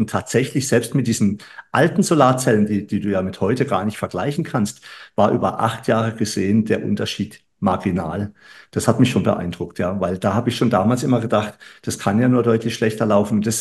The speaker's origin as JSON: {"language": "German", "town": "Freiburg", "region": "Baden-Württemberg", "country": "Germany", "said": "Ich selber bin ja aus Freiburg."}